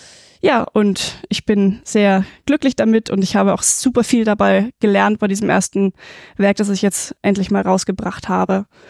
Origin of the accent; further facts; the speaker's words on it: Schweinfurt, Bavaria, Germany; Ich komme aus Schweinfurt.